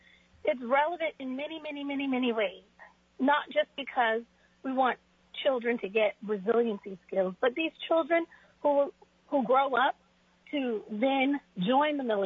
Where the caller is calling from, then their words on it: Eagle River, Alaska, United States; I'm calling in from Eagle River.